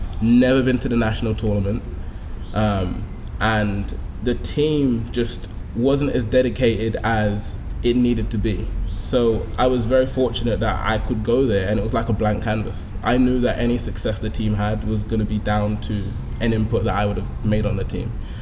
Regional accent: London, United Kingdom; So it was just very different than what I've been used to, especially growing up in London.

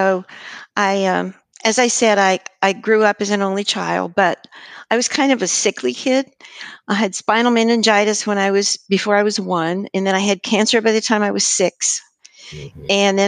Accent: New Mexico, United States; I was a Southern Baptist growing up in New Mexico

